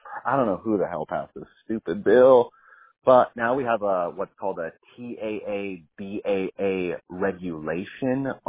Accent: the South, United States; I'm from the South, baby. We cornbread set out there.

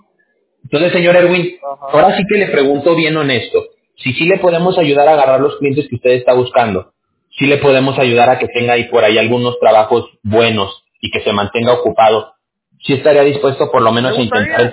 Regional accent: Mexico; Yo me crié en México, pues tengo un acento y todo

